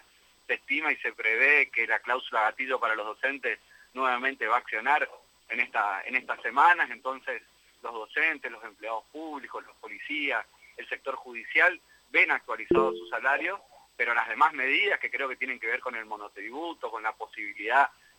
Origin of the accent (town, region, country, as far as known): Argentina